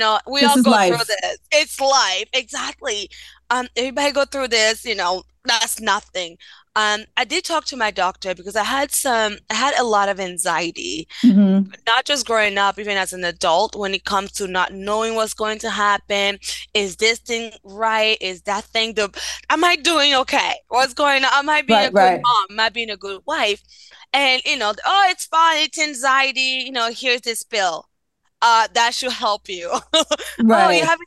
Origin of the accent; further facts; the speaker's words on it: Benin; first language French; English is a second language; I'm originally from Benin, West Africa, and French is my first language.